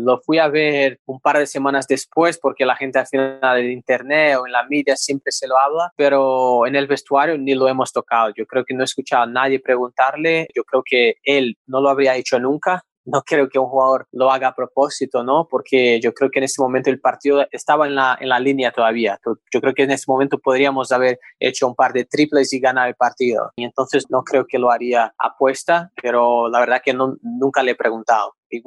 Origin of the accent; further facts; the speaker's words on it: Brazil; Spanish is a second language; Siempre me ha demostrado mucho respeto con el hecho que yo soy de Brasil